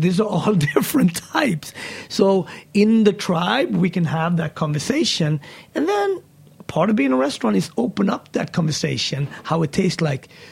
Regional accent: Sweden; whether growing up in Sweden

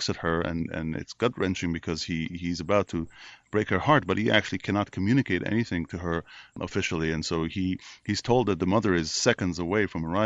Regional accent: Israel; I'm from Israel.

